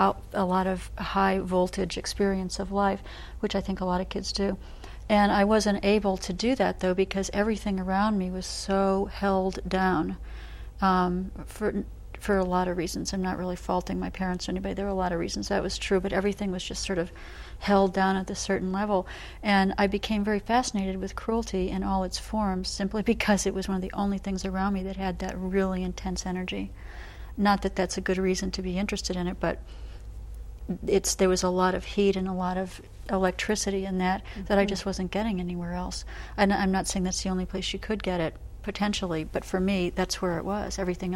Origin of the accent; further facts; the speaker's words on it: Michigan, United States; this is my first time in Alaska, and I'm from Michigan, so I've certainly experienced cold weather before